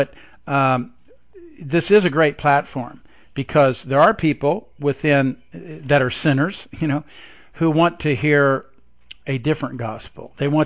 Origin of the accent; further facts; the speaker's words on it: Evansville, Indiana, United States; I call it Hometown Heretics because Evansville is my hometown. This is where I was born.